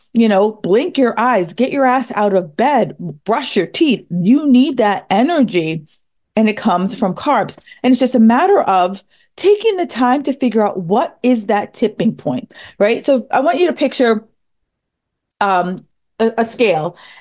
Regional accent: New York, United States; now in Boston, United States; I live in Boston and I grew up in New York.

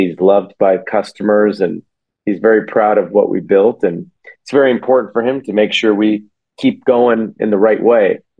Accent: California, United States; I grew up in Silicon Valley, right? And everybody's in technology and entrepreneurs

